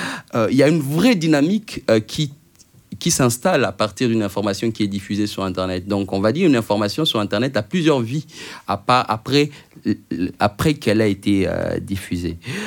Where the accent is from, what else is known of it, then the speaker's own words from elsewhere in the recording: DR Congo; chez nous en RDC